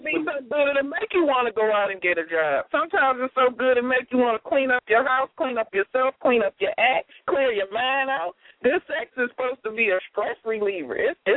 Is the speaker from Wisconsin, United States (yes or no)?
no; Detroit, Michigan, United States; I'm not from Dallas. I'm from Detroit.